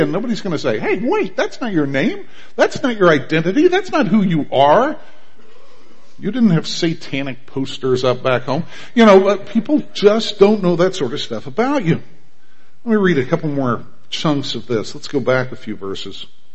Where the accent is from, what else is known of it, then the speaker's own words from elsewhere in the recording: Clarence, Missouri, United States; Literally, when I was growing up in Clarence